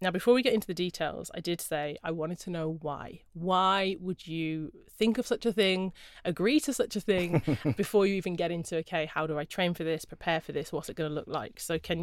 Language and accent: English; Jamaica; You know, I'm Jamaican and I've got Jamaican blood, I'm a sprinter